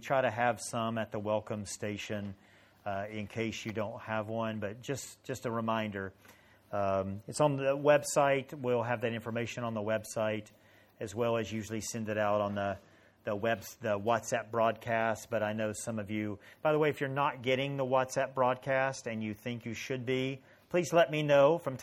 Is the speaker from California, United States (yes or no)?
no; Tennessee, United States; Many of you know I come from Tennessee and from the Appalachian Mountains. Grew up doing a lot of hiking.